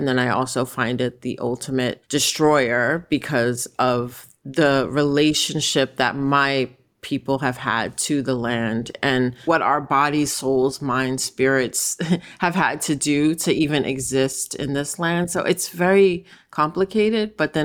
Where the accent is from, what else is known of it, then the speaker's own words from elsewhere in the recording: New York City, New York, United States; I grew up in New York City. My family are all on either side of me are descendants of chattel slavery.